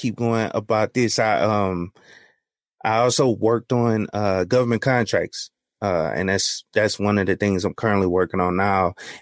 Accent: Baton Rouge, Louisiana, United States; I grew up in Baton Rouge. So that's, yeah, it's like an hour away from New Orleans.

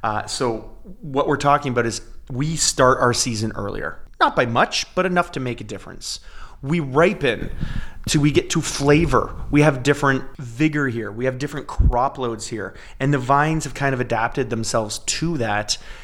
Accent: Ontario, Canada; I'm Canadian, I'm from Ontario, I'm from a small town farming community.

